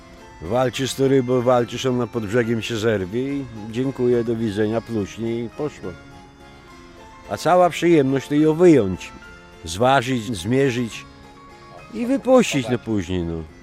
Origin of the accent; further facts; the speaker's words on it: Białystok, Podlaskie Voivodeship, Poland; Rodzice też z Białegostoku. Ja tu się urodziłem na starej monopolowej. Mieszkałem na Mickiewicza, a teraz obecnie na Bema mieszkam.